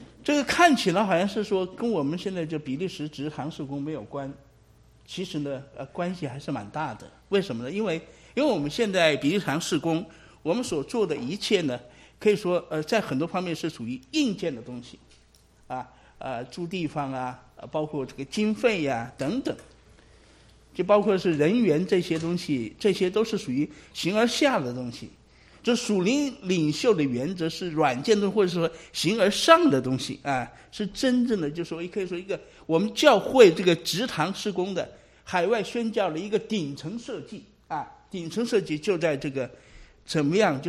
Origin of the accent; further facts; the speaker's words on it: China; 特别是我们中国人对这个头衔是非常在意的